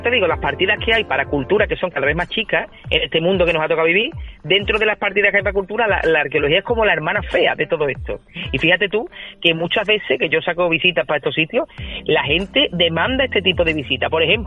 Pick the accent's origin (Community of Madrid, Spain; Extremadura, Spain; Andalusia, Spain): Andalusia, Spain; Seville; Nosotros mismos en la como sevillanos y sevillanos de la provincia